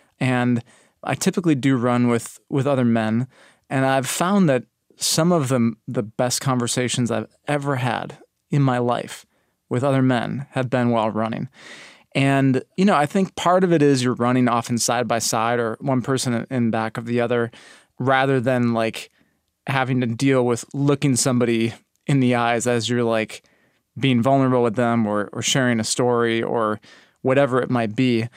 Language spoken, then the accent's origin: English; Milwaukee, Wisconsin, United States; I'm 38 years old, and I'm from Milwaukee, Wisconsin.